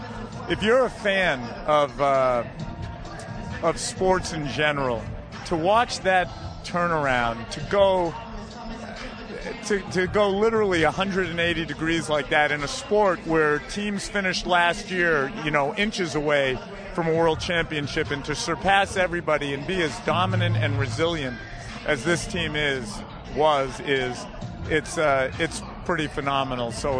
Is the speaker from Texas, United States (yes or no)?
no; Boston, Massachusetts, United States; How can this not be a great week as a Bostonian, a New Englander, I should say?